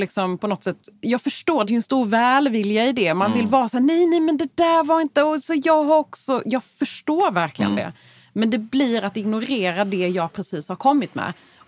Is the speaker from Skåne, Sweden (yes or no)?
yes; Skåne, Sweden; Vi är ju båda från Skåne